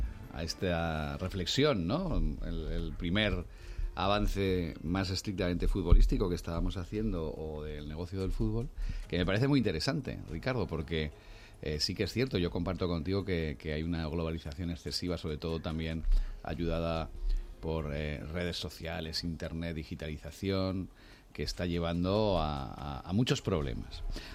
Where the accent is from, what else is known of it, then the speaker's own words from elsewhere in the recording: Huesca, Aragon, Spain; Ya que he nombrado a mi tierra, a Huesca